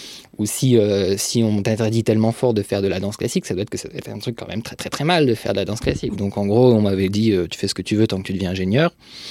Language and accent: French; Bourgogne-Franche-Comté, France; also born or lived in Brittany; J'ai grandi en Franche-Comté, puis en Bretagne, enfin en province essentiellement. Je viens d'un un milieu, on va dire, moyen, une classe moyenne, plutôt éduquée